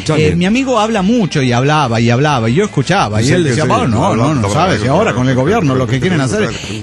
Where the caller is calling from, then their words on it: Tuxtla Gutiérrez, Chiapas, Mexico; de Tuxtla Gutiérrez, Chiapas.